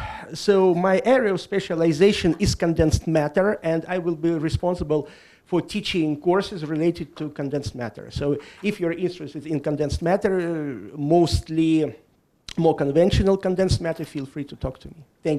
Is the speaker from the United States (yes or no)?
no; Russia; now in Canada; So originally I'm from Russia.